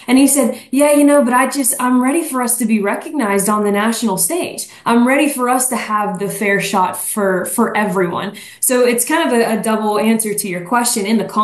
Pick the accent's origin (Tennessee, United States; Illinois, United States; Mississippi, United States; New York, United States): Mississippi, United States; I'm from Mississippi.